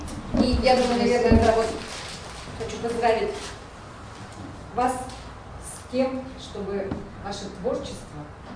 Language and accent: Russian; Russia; first language mhr; Russian is a second language; Я выросла еще в то время, когда разговаривали на марийском. По-русски мы вообще не разговаривали. И это я уже научилась разговаривать по-русски в школе.